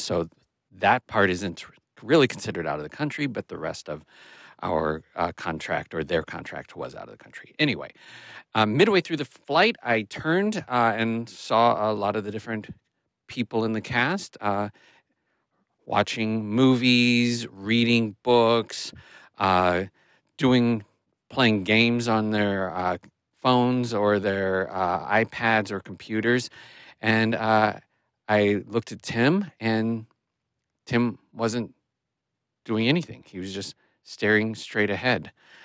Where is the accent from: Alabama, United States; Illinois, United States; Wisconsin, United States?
Illinois, United States; Chicago; I'm from Chicago, Illinois. A longtime listener, first time recorder for the show.